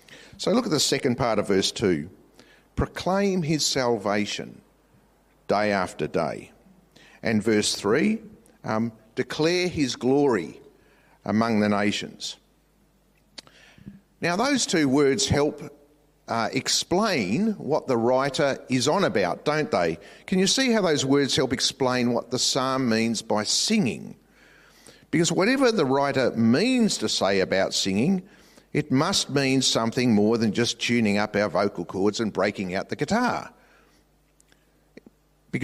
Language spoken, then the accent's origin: English; Australia; And as an Australian male, how would I react to that?